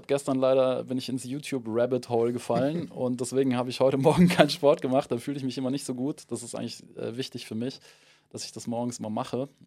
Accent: Munich, Bavaria, Germany; Ich bin in Milbertshofen aufgewachsen. Das ist so ein, würde ich sagen, das, was man typischerweise eine Arbeitergegend nennt. Da ist BMW, also ich bin 200 Meter vom Eingang zur BMW-Fabrik aufgewachsen

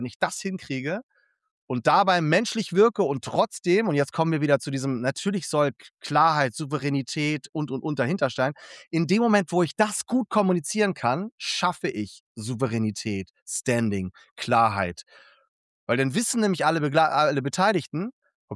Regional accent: Hamburg, Germany; so als Hamburger

